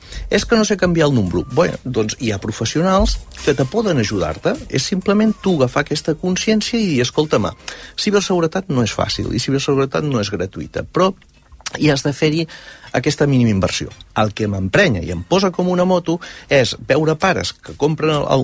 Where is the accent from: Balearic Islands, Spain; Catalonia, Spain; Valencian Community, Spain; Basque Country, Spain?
Catalonia, Spain; Figueres; l'únic que vull que us en recordeu és que sóc de Figueres